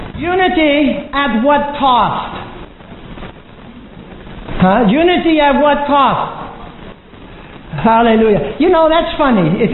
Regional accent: United States; Now, for me, I am part German, and I'm part English, and I was born and raised in America.

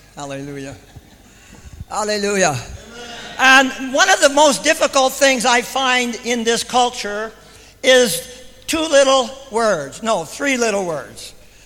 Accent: United States; I was brought up in the United States. We have a Declaration of Independence.

